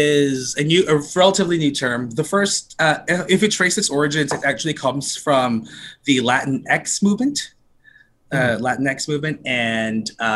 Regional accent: Philippines; I don't want to be like a part of something just because I'm Filipino or because I'm black or because I'm queer.

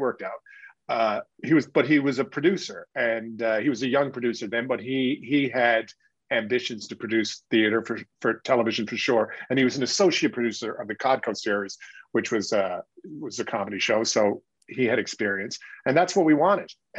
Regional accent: Newfoundland and Labrador, Canada; I happened to mention I was from Newfoundland, and they said, oh yeah, very good.

